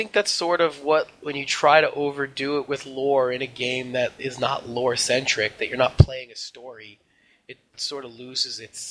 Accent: United States; I'm okay with the amount of champions that we have, but I'm an American. I want more.

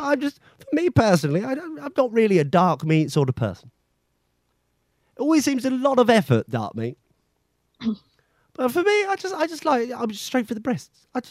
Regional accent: Ireland; Yeah. We're Irish.

